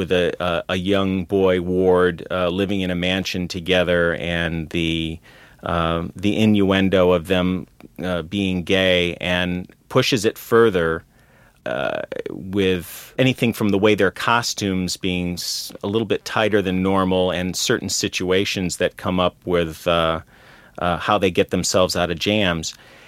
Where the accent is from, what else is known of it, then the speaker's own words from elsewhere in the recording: Chicago, Illinois, United States; now in New York, United States; Yeah, I grew up in Chicago, and you could see them. They showed them on TV. They never had Tom and Jerry on in Chicago. I didn't see Tom and Jerry until after I moved to New York.